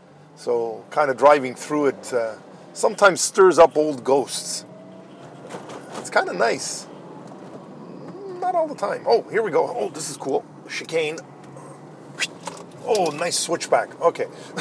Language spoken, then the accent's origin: English; Laval, Quebec, Canada; I'm basically going through my hometown, my old hometown of Laval West.